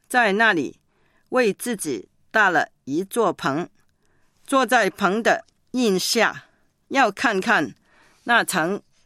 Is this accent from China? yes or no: yes; China; 就好像我们中国人说的一次不忠百次不用